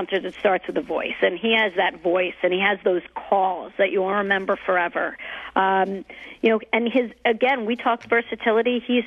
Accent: New York, United States; I'm a New Yorker. You know, we don't know anything about rodeo.

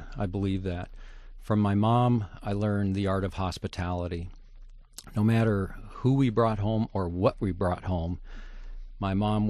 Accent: Fort Collins, Colorado, United States; also born or lived in Los Angeles / San Francisco / Denver; I was born in Los Angeles. We moved up to San Francisco and then on to Denver, Colorado, and to Northern Colorado to a small town called Fort Collins, where I attended junior high and high school.

